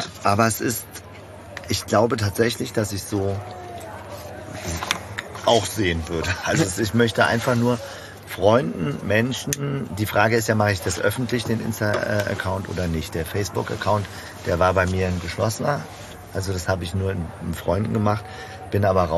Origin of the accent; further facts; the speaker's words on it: Görlitz, Saxony, Germany; born there; ich bin in Ostdeutschland geboren, in Görlitz, der östlichsten Stadt Deutschlands.